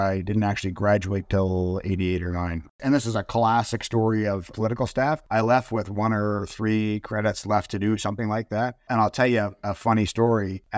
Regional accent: Toronto, Ontario, Canada; I grew up in the West End in the Kingsway.

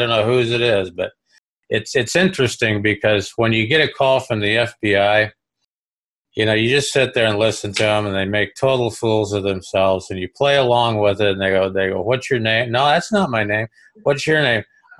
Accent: Nebraska, United States; I had to laugh because, you know, I'm from Nebraska, right?

